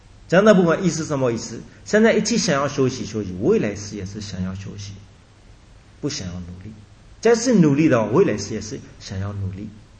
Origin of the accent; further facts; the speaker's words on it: Myanmar; 我们缅甸人的兄弟